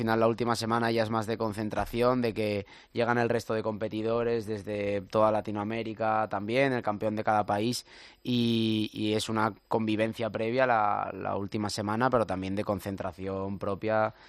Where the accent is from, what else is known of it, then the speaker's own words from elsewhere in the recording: Muros de Nalón, Asturias, Spain; now in Madrid, Spain; Bueno, yo soy de un pueblo de Asturias, no soy de Oviedo.